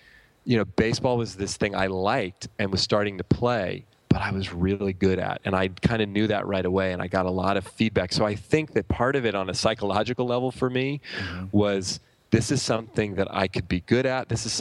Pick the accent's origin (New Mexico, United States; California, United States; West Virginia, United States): California, United States; Oakland; It's about an hour from here where we live. I grew up in Oakland.